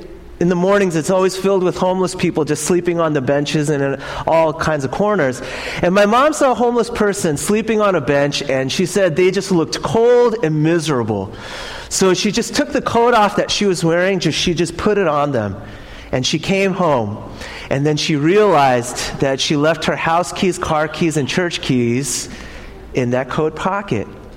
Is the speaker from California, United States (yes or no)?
no; New York City, New York, United States; Growing up in New York City, there's tons of homeless people, and so my mom just couldn't say no.